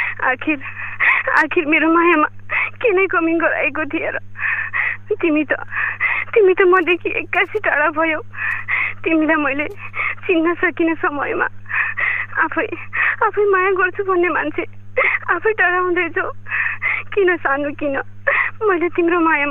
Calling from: Rajapur, Lumbini Province, Nepal; म बर्दियाको राजापुरदेखि

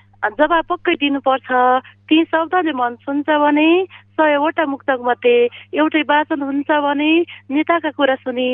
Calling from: Matela, Karnali Province, Nepal; म चाहिँ सिङ्गर गाउँपालिका 3 मटेलाबाट

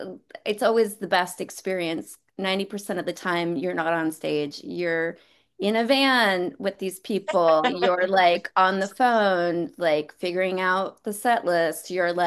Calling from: Los Angeles, California, United States; I'm coming in from Los Angeles, California.

